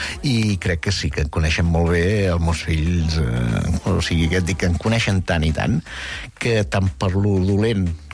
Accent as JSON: {"language": "Catalan", "town": "Salt", "region": "Catalonia", "country": "Spain", "tie": "born there", "lives_now": "Girona, Spain", "said": "jo vaig néixer a Salt i que estiguéssim a Salt i després ara sigui a Girona"}